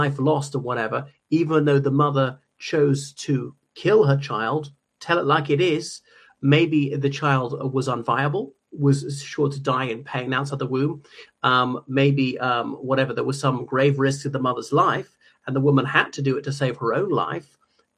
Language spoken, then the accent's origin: English; Ireland; from Ireland. Talking about news from Ireland, not from my part, the Republic, but from the North.